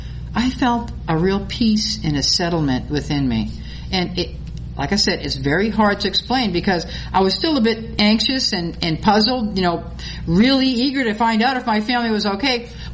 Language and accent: English; Boston, Massachusetts, United States; accent: Bostonian; Boston's my hometown. And as I speak about Boston, I might even revert to my original language, which is Bostonian, and there isn't an R in it anywhere for 30 miles, you know, but Boston is my hometown.